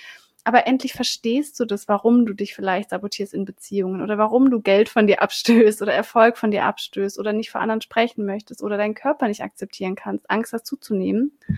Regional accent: Southern Germany, Germany; ich bin in Süddeutschland auf dem Dorf aufgewachsen

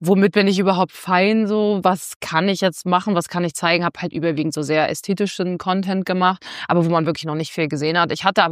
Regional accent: Rostock, Mecklenburg-Vorpommern, Germany; in meiner Heimatstadt in Rostock

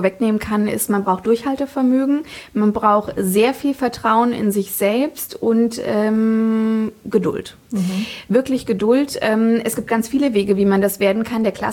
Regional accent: Fritzlar, Hesse, Germany; Genau, also um genau zu sein, wurde ich in Fritzlar geboren, also ich bin so richtige Nordhessin.

